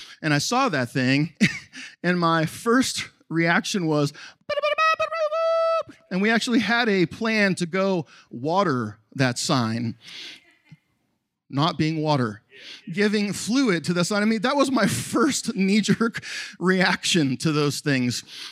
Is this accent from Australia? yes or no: no; Canada; now in United States; I'm an immigrant. You know what I mean? I can't even vote in this country. You know that? I can't vote. I'm Canadian. I never got my citizenship, right?